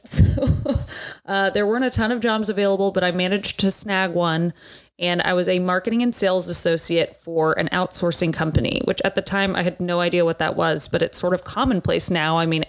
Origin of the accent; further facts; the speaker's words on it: Austin, Texas, United States; I was born in Austin, Texas. And for those of you who are familiar with the Austin area, I grew up in Tarrytown, which is very central.